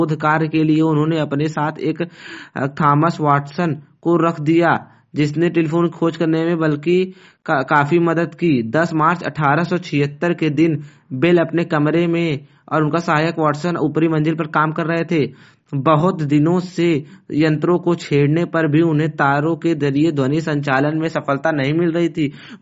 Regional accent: Jaunpur, Uttar Pradesh, India; मैं जौनपुर के उत्तर प्रदेश का निवासी हूँ।

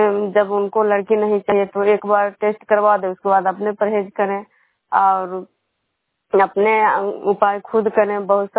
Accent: Bishnupur, Bihar, India

